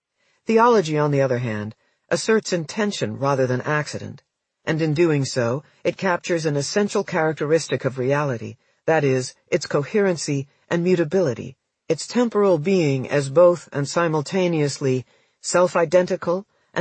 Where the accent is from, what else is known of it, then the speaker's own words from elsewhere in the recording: Idaho, United States; born there; now in Iowa, United States; I am in my 70s, I was born in Idaho, I live in Iowa, I teach in a public university, and I am a self-professed Calvinist. Ah, well, I will only grow older, I am happy in Iowa, my religion is my religion.